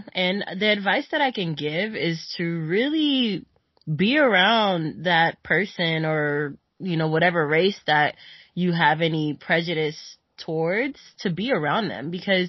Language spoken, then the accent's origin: English; Las Vegas, Nevada, United States; born there; also born or lived in Oakland; My parents are from Haiti. If y'all. Any Haitians out there, any Caribbean people, hello. But yeah, I was born in Oakland, California, and then we ended up moving to Las Vegas.